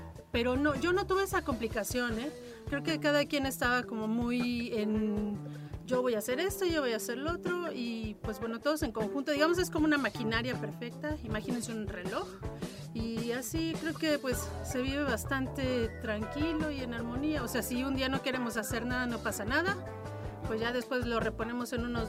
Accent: Coacalco, State of Mexico, Mexico; De Coacalco.

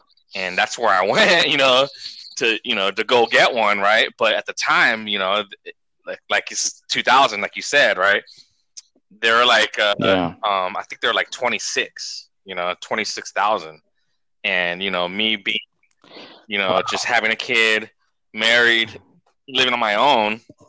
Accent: San Diego, California, United States; So I'm from San Diego, and you know, the heart of our auto enthusiasts, audio too, I guess.

